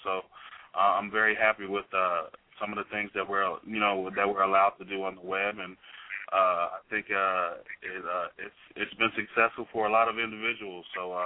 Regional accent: Chicago, Illinois, United States; now in Arizona, United States; I reside here in Arizona, but I'm from Chicago, so.

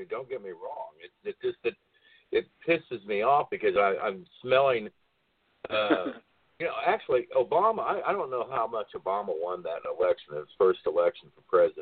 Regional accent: Kansas, United States; You know, I come from Brownbackistan. I come from Kansas.

